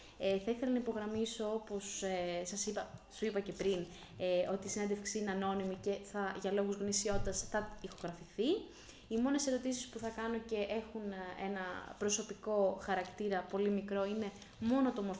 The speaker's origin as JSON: {"language": "Greek", "town": "Kalamata", "region": "Peloponnese", "country": "Greece", "said": "Δεν είμαι από εδώ, είμαι από την Καλαμάτα"}